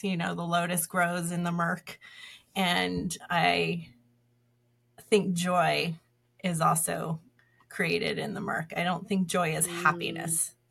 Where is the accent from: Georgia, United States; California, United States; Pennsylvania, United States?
California, United States; San Diego; moved away as an adult; also born or lived in North Carolina; I currently live in Massachusetts. I've been here since 99, went to school in North Carolina, and I was born and raised in San Diego, which is my home and where I dream of being again someday.